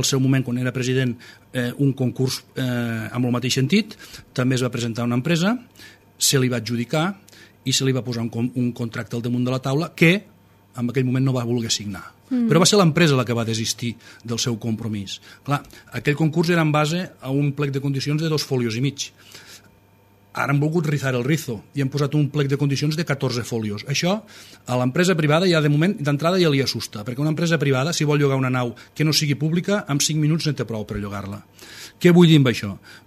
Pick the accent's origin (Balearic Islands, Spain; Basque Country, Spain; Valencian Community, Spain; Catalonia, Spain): Catalonia, Spain; Jo sóc de la Ribera d'Ebre, i em sembla que ho he demostrat sempre.